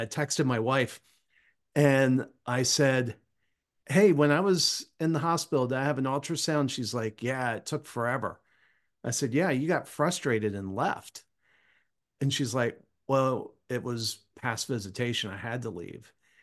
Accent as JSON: {"language": "English", "town": "Cambridge", "region": "Maryland", "country": "United States", "tie": "born or raised there", "said": "You've probably been in my hometown. Did you ever do the Ironman in Cambridge, Maryland?"}